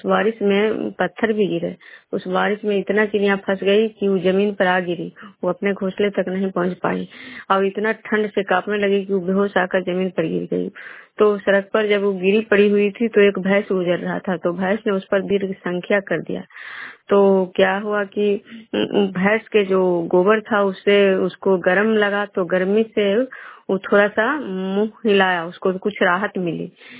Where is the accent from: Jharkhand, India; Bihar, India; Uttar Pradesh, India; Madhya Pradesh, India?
Bihar, India; मैं बिशनपुर ग्राम खजरा पंचायत नालंदा जिला नगर प्रखंड के निवासी हूँ।